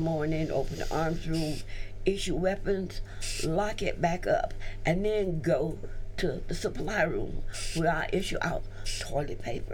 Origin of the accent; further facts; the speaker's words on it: Orlando, Florida, United States; I'm from Orlando, Florida.